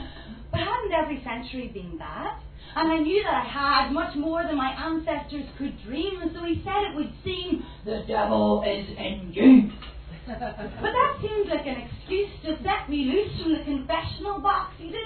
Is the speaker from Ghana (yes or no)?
no; Omagh, Northern Ireland, United Kingdom; now in London, United Kingdom; Hello, I'm originally from Omagh and I live in London at the moment